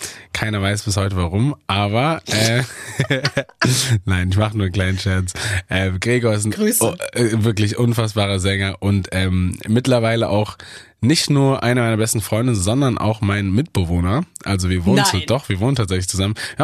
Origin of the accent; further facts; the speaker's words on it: Bonn, North Rhine-Westphalia, Germany; also ich komme ja aus Bonn und deshalb bin ich sehr nah am 1. FC Köln aufgewachsen